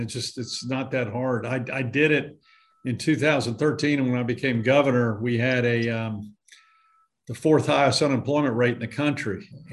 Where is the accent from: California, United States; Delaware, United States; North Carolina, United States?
North Carolina, United States; Jamestown; growing up in Jamestown, North Carolina, and learning the values there.